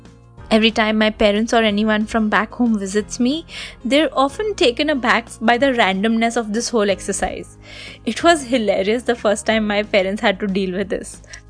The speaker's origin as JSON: {"language": "English", "town": "Mumbai", "region": "Maharashtra", "country": "India", "tie": "born or raised there", "moved": "as an adult", "lives_now": "abroad", "said": "as an Indian in my first few days in America. … this podcast is called Culture Chaos. Having spent all of my life as a proud Mumbai girl, my mind sort of went for a toss when I moved abroad"}